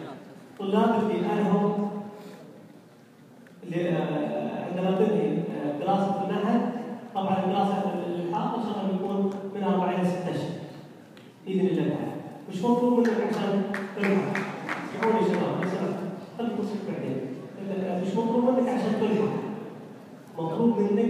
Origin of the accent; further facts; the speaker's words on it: Saudi Arabia; احنا سعوديين